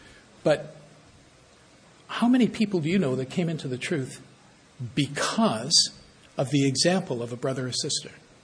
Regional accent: Canada; I was born in Canada. I was raised in Canada. I like Canada. Great country. I'd rather live here than just about anywhere else.

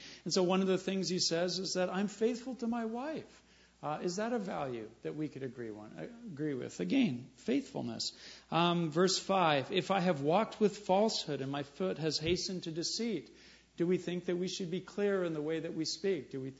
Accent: El Salvador; Because I grew up in El Salvador

